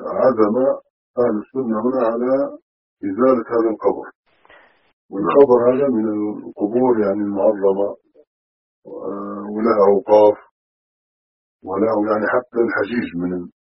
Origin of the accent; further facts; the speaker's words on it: Libya; ثم هنا في شمال أفريقيا أظن أكبر وثن يسمى